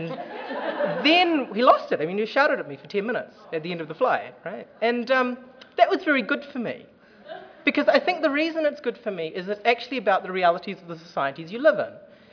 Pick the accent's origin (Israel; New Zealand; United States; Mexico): New Zealand; I grew up in New Zealand, but my parents come from Sri Lanka